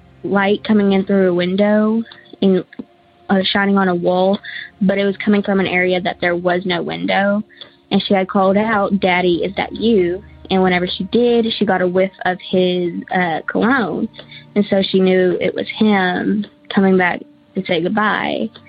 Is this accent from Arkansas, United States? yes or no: yes; Searcy, Arkansas, United States; I'm from the Searcy area of Arkansas.